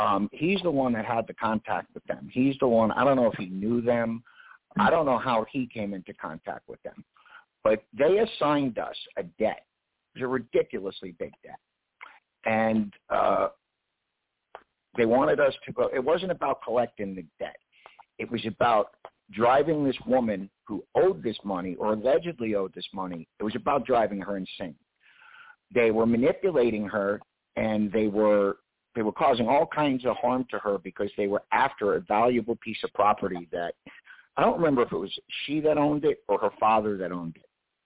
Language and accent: English; Los Angeles, California, United States; I am from Los Angeles. I was pretty much raised here.